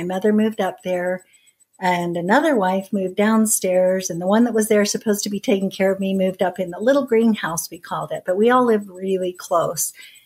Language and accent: English; Utah, United States; We called the area we grew up in Pliggyville, and that was okay for us to say that.